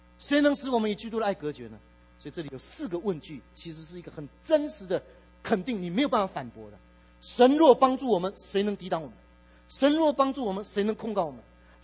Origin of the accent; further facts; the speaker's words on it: Taiwan; now in United States; 十年前我们从台湾移民到美国来，在我们教会服侍